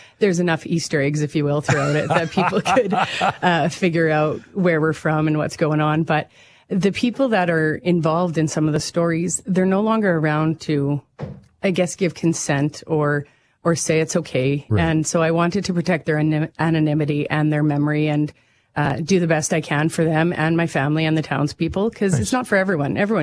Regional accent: Regina, Saskatchewan, Canada; I grew up in Regina

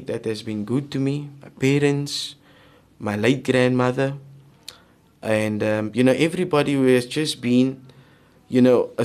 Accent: Cape Town, Western Cape, South Africa; gave me hope as a Capetonian growing up on the Cape Flats, where gangsterism and all of the bad things, you know, happens on a daily basis

